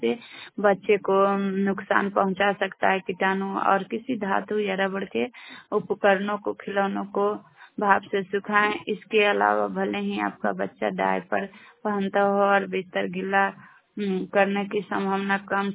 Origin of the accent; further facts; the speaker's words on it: Bihar, India; और मैं नारदीगंज प्रखंड से बिलोंग करती हूँ और मेरा जिला नवादा पड़ता है।